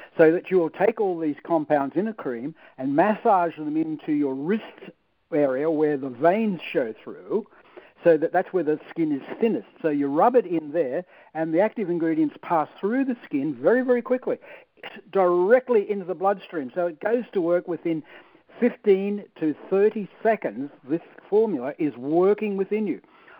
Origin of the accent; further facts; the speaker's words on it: Australia; I'm the Dr. Oz from Australia. I'm an Australian.